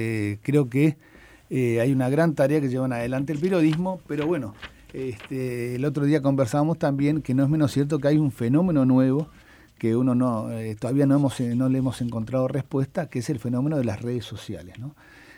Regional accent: Montevideo, Uruguay; yo soy de Positos, he sido siempre de Positos

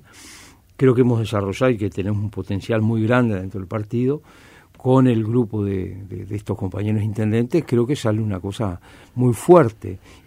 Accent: Cerro Largo, Uruguay; yo, si bien soy de Cerro Largo y tengo una íntima amistad con el intendente Cerro Largo, he venido trabajando durante todos estos años en Montevideo

